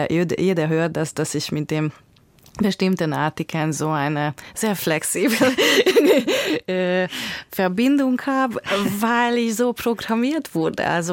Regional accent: Hungary; first language Hungarian; German is a second language; ich spreche Ungarisch, Ungarisch ist meine Muttersprache und das ist am tiefsten in mir natürlich und die ungarische Kultur halte ich für sehr wichtig

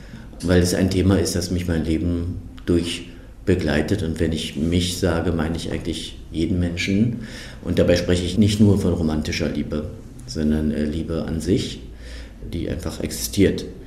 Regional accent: Germany; aber ich bin auch in Deutschland groß geworden, wo es in der weißen Dominanzgesellschaft genauso die Macho-Kultur gibt.

